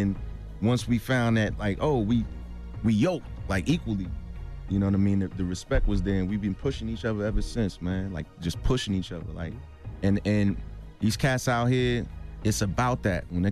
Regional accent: New York City, New York, United States; we didn't get along initially because I'm from Brooklyn, he's from Manhattan

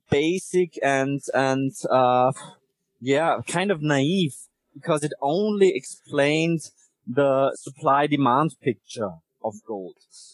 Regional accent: Vienna, Austria; English is a second language; Well, I am Austrian. So I am kind of an Austrian. I grew up in Vienna, was always interested in equities

